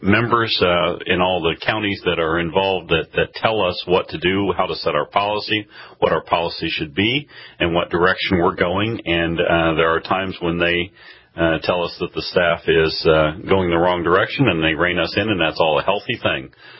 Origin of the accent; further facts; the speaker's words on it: Indiana, United States; I'm not from Ohio. the Hoosier in me wants me to reject that Ohio State thing